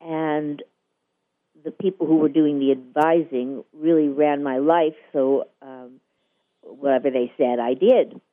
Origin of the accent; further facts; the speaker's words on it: New York, United States; originally from New York.